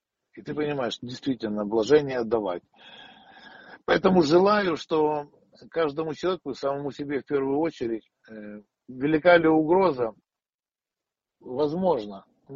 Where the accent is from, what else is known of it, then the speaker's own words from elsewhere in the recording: Khmelnytskyi, Khmelnytskyi Oblast, Ukraine; я сам родом из Хмельницкого